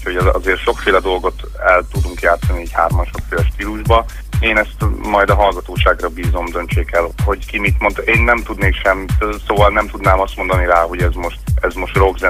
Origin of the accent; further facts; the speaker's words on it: Mátraderecske, Heves, Hungary; egy Mátradereske nevű kis faluba, ahol én fölnőttem, ott szintén sok zenész volt